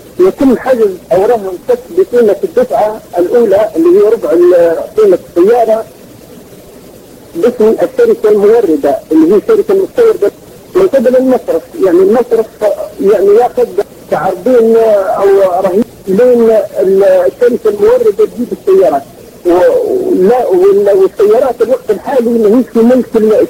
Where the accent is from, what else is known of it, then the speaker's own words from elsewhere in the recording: Libya; شيخ انا من ليبيا عندي سؤال